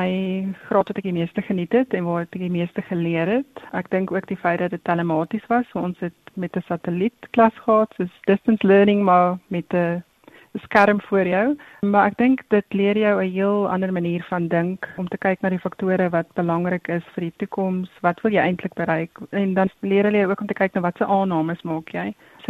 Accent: Sasolburg, Free State, South Africa; also born or lived in Ladybrand; So ek is gebore in Ladybrand in die Vrystaat en ek het ook groot geword in Sasolburg wat in die Vrystaat is.

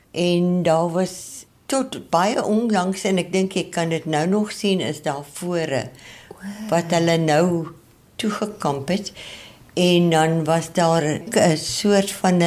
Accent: Transvaal, South Africa; also born or lived in Free State; now in Durbanville, South Africa; Ek het oorals geblei. Ek is in die Vrystaat gebore. Ek het Transvaal skool gegaan.

